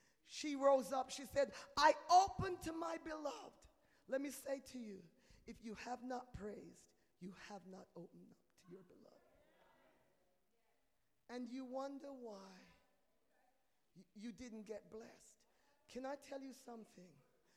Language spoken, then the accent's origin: English; England, United Kingdom; now in United States; When I came from England, I realized, we both speak English, but our English was different.